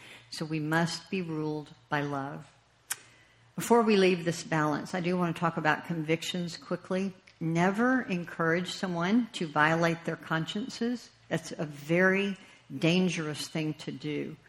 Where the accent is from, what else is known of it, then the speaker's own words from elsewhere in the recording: the South, United States; I am from the South, okay?